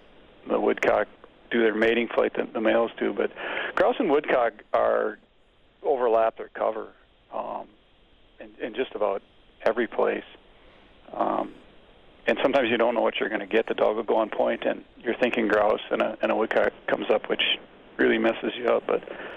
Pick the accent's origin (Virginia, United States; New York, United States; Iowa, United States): Iowa, United States; a friend of mine named Phil Costigan, who we grew up together in Iowa, playing baseball